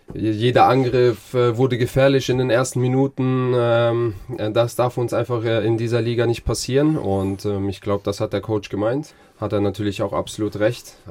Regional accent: Mannheim, Baden-Württemberg, Germany; also born or lived in Schwetzingen; Also ich bin in Schwetzingen geboren, in Mannheim aufgewachsen.

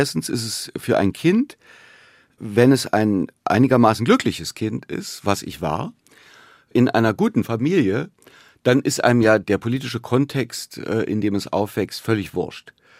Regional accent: Berlin, Germany; diesen Irrsinn da irgendwie in mich aufzunehmen als Berliner

